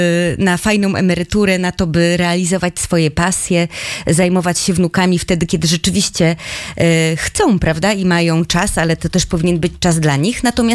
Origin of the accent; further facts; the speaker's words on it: Bolesławiec, Lower Silesian Voivodeship, Poland; now in Wrocław, Poland; Ja sama jestem przykładem tego, że pochodzę z mniejszej miejscowości, z Bolesławca. Przyjechałam tutaj do Wrocławia.